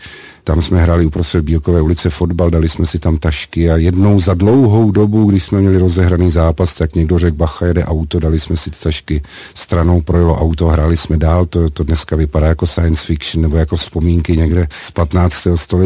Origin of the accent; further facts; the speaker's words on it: Prague, Czechia; Takové to nejvnímavější dětství jsem prožil teda v Praze na Starém Městě